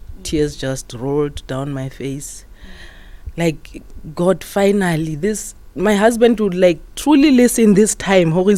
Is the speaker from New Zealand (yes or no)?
no; Rustenburg, North West, South Africa; I'm from South Africa, Rustenburg.